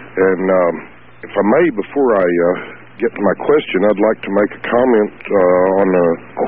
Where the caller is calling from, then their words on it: Lubbock, Texas, United States; from Lubbock, Texas.